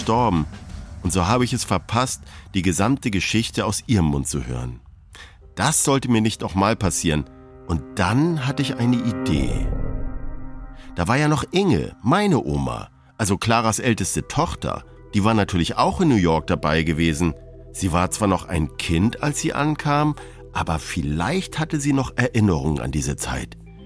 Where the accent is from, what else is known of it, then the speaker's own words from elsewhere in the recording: Föhr, Schleswig-Holstein, Germany; also born or lived in Hamburg; Auch ich habe einen Teil meiner Kindheit auf Föhr verbracht. Meine Eltern haben damals in Hamburg und Kiel studiert und parkten mich eben auf Föhr, bei den Großeltern. Föhr fühlt sich für mich wie Heimat an, genauso wie Hamburg.